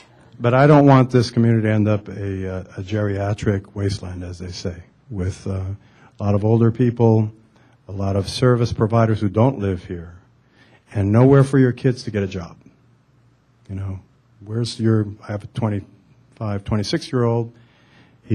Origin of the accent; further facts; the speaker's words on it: California, United States; I grew up in Northern Cal, lived all over the country, but recently, you know, came here from New England.